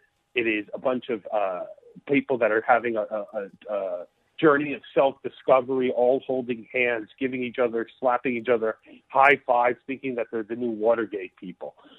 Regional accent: United States; Because you and I, as American taxpayers, shouldn't have to ask why our president of the United States has to worry every day

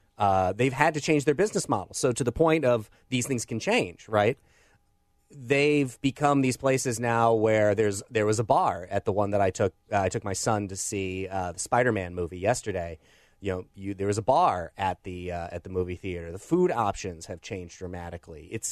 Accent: Belleville, Illinois, United States; Where I grew up in Belleville, Illinois, the Skyview Drive-In is still there.

